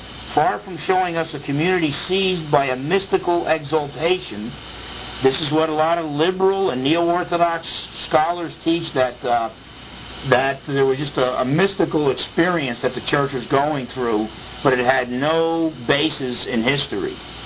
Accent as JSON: {"language": "English", "region": "New Jersey", "country": "United States", "tie": "born or raised there", "said": "when I was a kid growing up in Jersey, that's all my Protestant friends told me about, was the infallibility of the Pope and praying to Mary."}